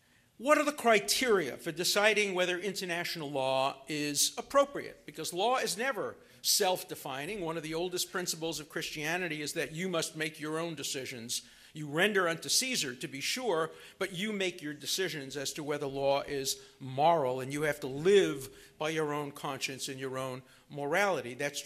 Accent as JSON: {"language": "English", "town": "Brooklyn", "region": "New York", "country": "United States", "said": "I come from Brooklyn where we talk very, very, very fast."}